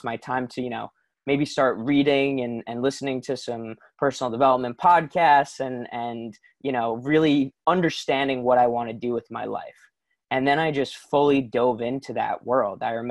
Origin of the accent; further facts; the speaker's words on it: New York, United States; So I was born on Long Island in New York. I'm in my childhood home right now as we chat